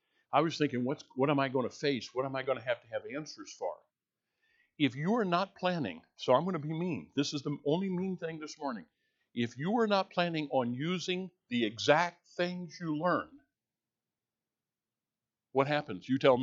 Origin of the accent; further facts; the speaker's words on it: Illinois, United States; I grew up Southern Illinois in the Bluffs.